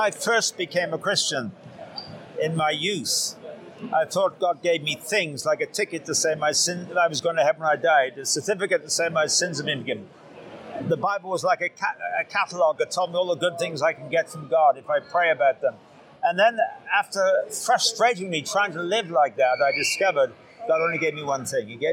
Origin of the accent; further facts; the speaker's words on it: United Kingdom; now in Toronto, Canada; I'm British, but I've lived in Toronto for the last 21 years.